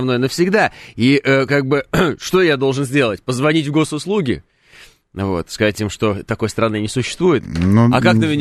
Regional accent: Uralsk, West Kazakhstan Region, Kazakhstan; Как я же родом из Казахстана

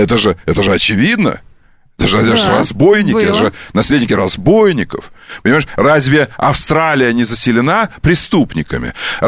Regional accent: Omsk, Omsk Oblast, Russia; Нет, вы же знаете, что я из Омска.

